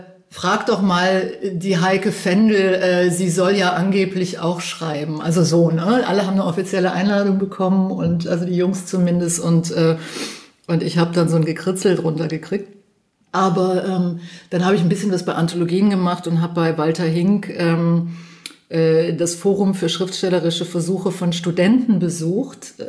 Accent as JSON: {"language": "German", "town": "Cologne", "region": "North Rhine-Westphalia", "country": "Germany", "said": "Ich bin ja aus Köln"}